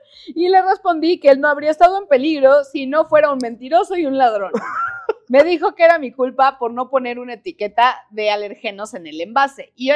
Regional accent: Jalcomulco, Veracruz, Mexico; Fíjate que ahí cuando yo crecí en Jalcomulco

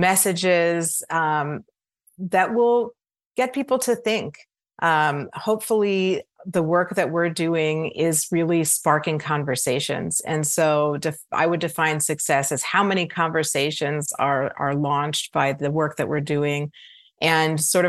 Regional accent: Baltimore, Maryland, United States; moved away; I grew up in Baltimore, which was a very segregated city, and then I moved to Chicago.

